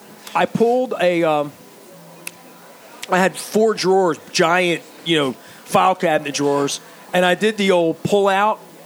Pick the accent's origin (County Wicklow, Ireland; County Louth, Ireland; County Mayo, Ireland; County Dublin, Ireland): County Louth, Ireland; Dundalk; Because I remember growing up in Dundalk